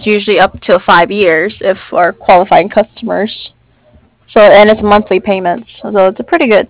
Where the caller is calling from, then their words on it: San Diego, California, United States; I'm in San Diego, California.